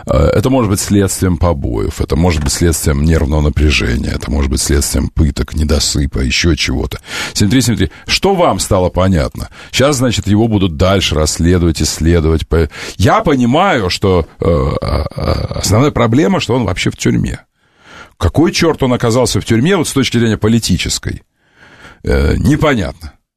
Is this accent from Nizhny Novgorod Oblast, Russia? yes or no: yes; Savasleyka, Nizhny Novgorod Oblast, Russia; Я из Совослейки, как вы знаете. Я жил из Совослейки между Навашиным и Выксой. Я нижегородец.